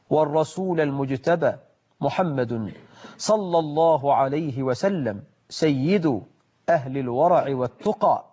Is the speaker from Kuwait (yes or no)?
no; Egypt